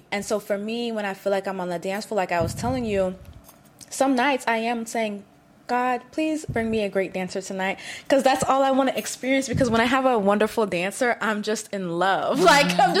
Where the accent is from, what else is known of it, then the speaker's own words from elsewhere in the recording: Jamaica; you guys know I'm Jamaican looking